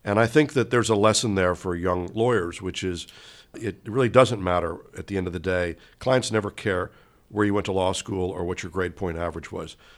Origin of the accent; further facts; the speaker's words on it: New York City, New York, United States; also born or lived in Midwest; And I was brought up in New York City. I was educated in the Midwest